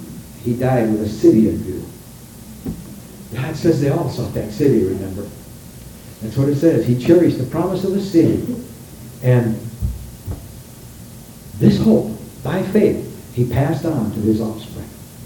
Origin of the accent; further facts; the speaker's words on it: Eau Claire, Wisconsin, United States; Or in the Eau Claire Daily Telegram, my hometown.